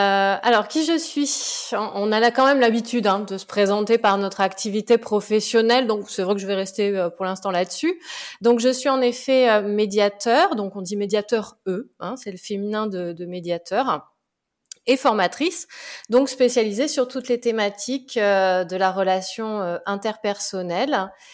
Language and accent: French; Nouvelle-Aquitaine, France; j'ai très bientôt 45 ans. Je vis près de Bordeaux et je suis native de la région bordelaise. Voilà, d'accord, donc je suis restée près de chez moi.